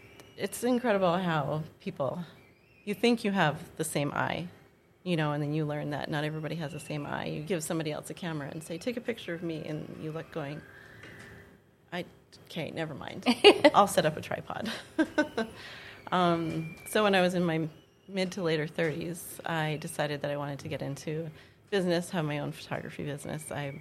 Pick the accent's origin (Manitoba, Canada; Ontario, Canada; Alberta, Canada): Manitoba, Canada; Winnipeg; moved away as an adult; also born or lived in Hallock; now in Grand Forks, United States; Born and raised in Winnipeg and moved to Hallock, Minnesota when I was first married at 21. And recently moved to Grand Forks a couple of years ago.